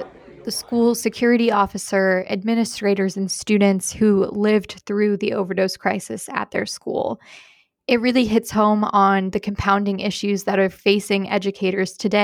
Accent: Ohio, United States; I'm originally from Ohio. I went to college in Appalachia

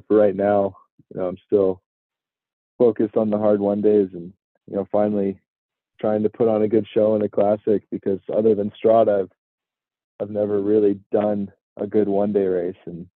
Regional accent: United States; now in Girona, Spain; I really like where I'm from, and I really like being an American and how we do everything over here.

